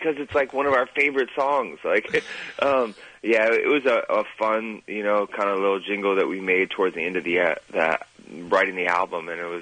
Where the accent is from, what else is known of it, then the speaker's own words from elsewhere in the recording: California, United States; we're from California, obviously, Southern California, West Coast. We're really excited to be playing so many shows right in our hometown.